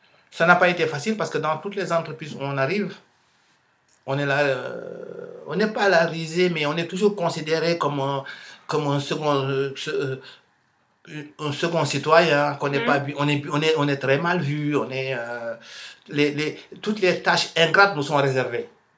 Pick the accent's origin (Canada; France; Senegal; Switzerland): Senegal; born there; Moi, je suis né au Sénégal, de parents sénégalais, mais je suis né français.